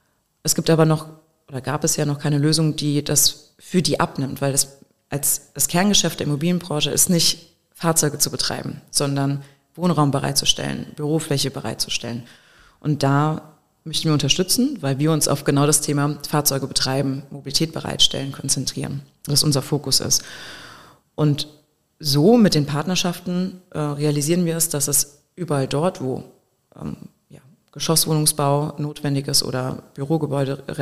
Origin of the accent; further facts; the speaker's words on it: Rüsselsheim, Hesse, Germany; Ich bin in Rüsselsheim groß geworden, Automotive-Stadt. Ganze Familie ist im Automotive-Bereich tätig gewesen.